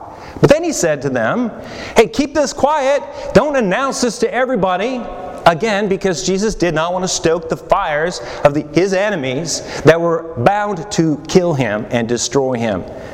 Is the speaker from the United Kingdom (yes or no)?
no; Canada; moved away as an adult; now in United States; Remember, I'm only recently become an American. I'm a Canadian.